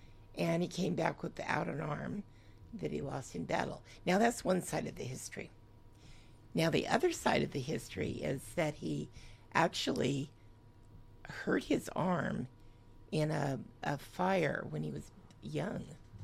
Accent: Oregon, United States; moved away as an adult; now in Vancouver, United States; I'm originally from Oregon, but I got married and moved to Vancouver. And that was like 50 years ago. Wow. And I lived in the same house for 47 years

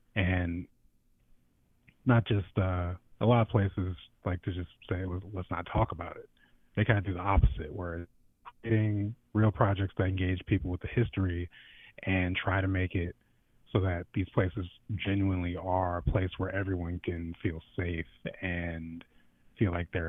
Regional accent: Lake Oswego, Oregon, United States; But for me personally, like I grew up in Lake Oswego, which was considered more of a de facto sundown town.

